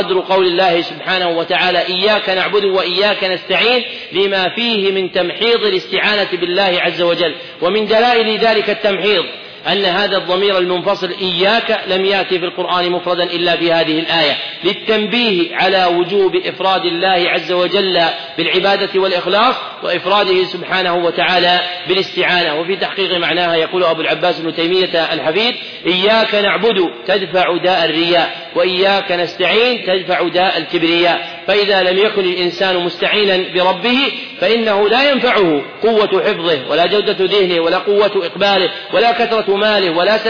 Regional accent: Saudi Arabia

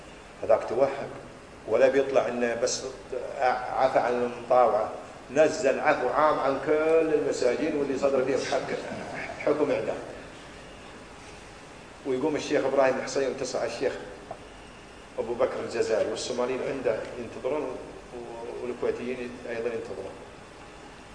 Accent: Buraydah, Al-Qassim, Saudi Arabia; جابوه عندنا في بريدة.

